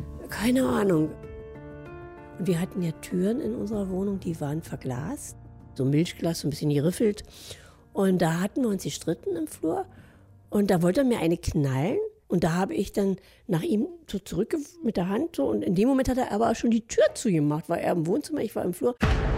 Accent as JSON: {"language": "German", "region": "Berlin", "country": "Germany", "said": "bin eine echte Berlinerin. 74 werde ich jetzt am Montag."}